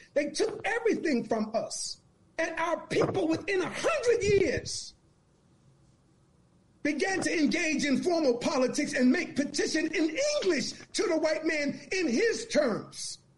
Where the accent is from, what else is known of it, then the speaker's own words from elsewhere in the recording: New York City, New York, United States; and again, I'm a New Yorker, I got my New York hat on right now